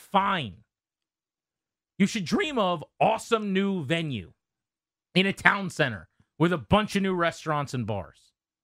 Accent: Virginia, United States; I am from Virginia, Washington, D.C., region, born and raised, loving all these teams.

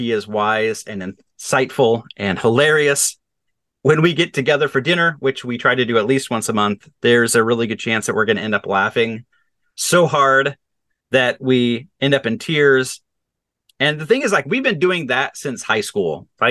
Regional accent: Nebraska, United States; now in Oregon, United States; David, you and I grew up together in Nebraska. Now we both live here in Western Oregon.

